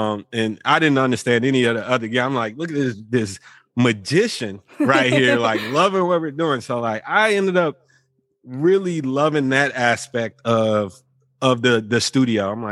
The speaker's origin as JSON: {"language": "English", "town": "St. Louis", "region": "Missouri", "country": "United States", "said": "I'm from St. Louis, Missouri."}